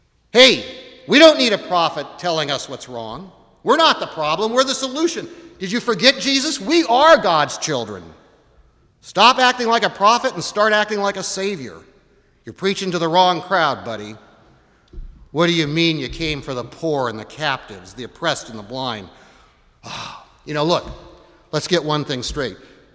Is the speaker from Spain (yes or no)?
no; Seattle, Washington, United States; When I was growing up in Seattle, and you'd walk the streets of Seattle